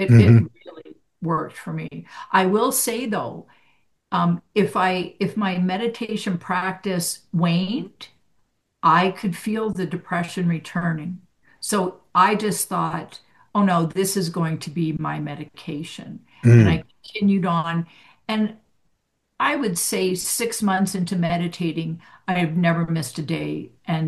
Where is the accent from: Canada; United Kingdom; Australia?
Canada; Edmonton, Alberta; as a child, I grew up in Edmonton, Alberta, Canada, where it's really cold in the winters.